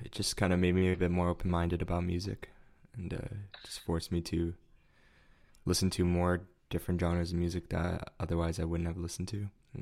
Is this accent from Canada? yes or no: yes; Surrey, British Columbia, Canada; I'm from South Surrey, BC